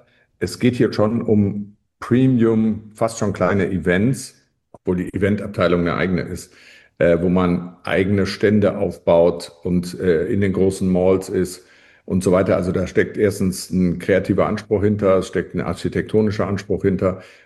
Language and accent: German; Cologne, North Rhine-Westphalia, Germany; als Kölner kennt man diese Agentur natürlich